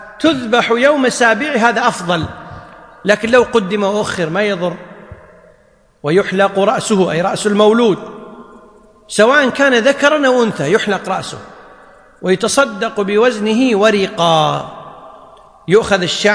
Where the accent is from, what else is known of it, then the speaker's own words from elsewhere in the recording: Kuwait; يسميها عندنا بالكويت مقاطع